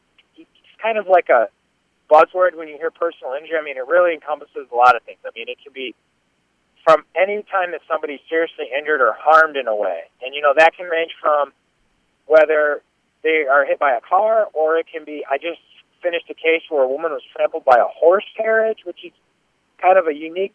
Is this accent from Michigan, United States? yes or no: yes; Grand Rapids, Michigan, United States; Yeah, I grew up in Grand Rapids. I'm originally from the west side of the state.